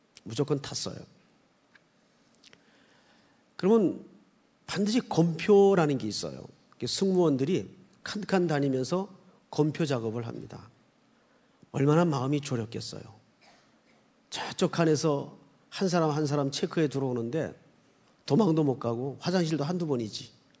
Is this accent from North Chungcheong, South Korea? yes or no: no; Yeongju, North Gyeongsang, South Korea; 제 고향은 경상북도 영주군 장수면 반구리 1017번지가 제 고향입니다.